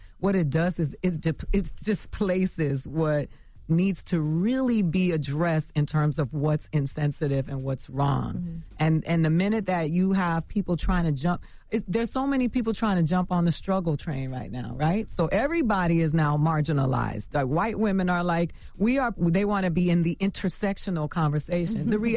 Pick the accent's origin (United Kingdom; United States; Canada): United States; Miami, Florida; also born or lived in The Bronx; I'm from the gutter. I grew up in Miami, Florida, between Miami and the Bronx.